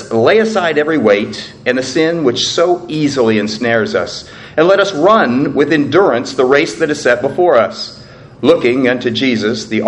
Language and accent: English; Portland, Oregon, United States; I grew up in Portland, Oregon, so it was not uncommon that it was raining during the track meet.